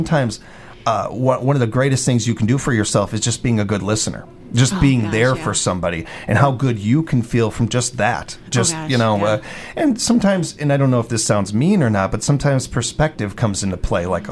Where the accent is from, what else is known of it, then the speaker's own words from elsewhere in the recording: Midwest, United States; I mean, that's how we were raised here in the Midwest. It's who we are.